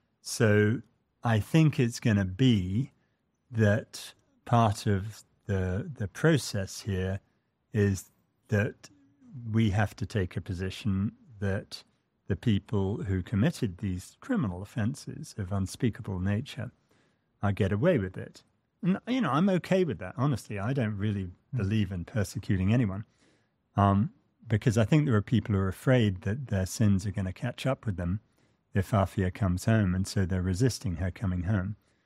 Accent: United States; because as an American, it's my duty to set straight the wrongs that my country's done.

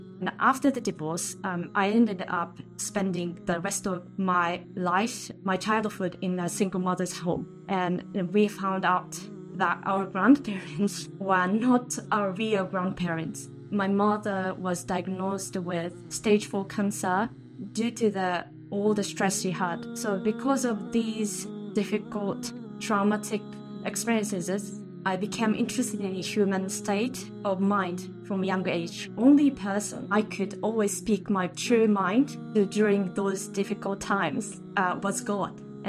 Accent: Tokyo, Japan; I was born and raised in Tokyo and still reside here.

